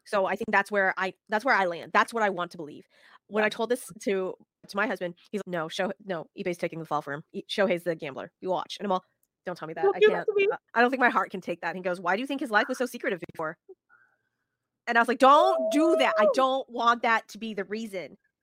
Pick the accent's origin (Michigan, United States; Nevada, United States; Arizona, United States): Nevada, United States; Las Vegas; I grew up in Vegas, right? And growing up in Vegas, we didn't have any professional sports teams.